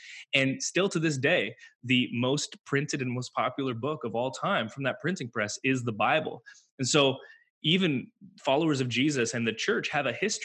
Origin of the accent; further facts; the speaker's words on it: Ontario, Canada; I'm from Canada. My girlfriend and I moved from Ontario to Alberta, similar to moving from, let's say, New York to Montana.